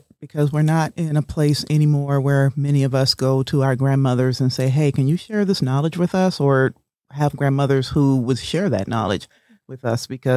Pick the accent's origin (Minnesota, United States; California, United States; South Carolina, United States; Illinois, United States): South Carolina, United States; Charleston; accent: Charleston; It's like, okay, I've lapsed into my Charleston accent. Let me break it back into the English that I would typically speak.